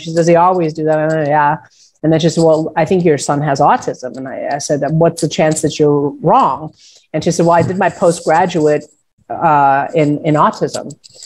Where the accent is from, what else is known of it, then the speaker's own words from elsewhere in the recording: Chicago, Illinois, United States; I'm from Chicago.